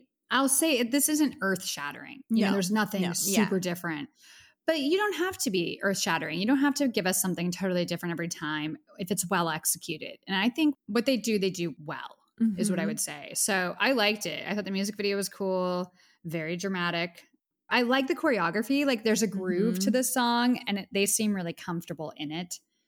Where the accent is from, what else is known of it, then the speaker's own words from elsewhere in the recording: Pittsburgh, Pennsylvania, United States; Pittsburgh, PA, my hometown, huge shout out.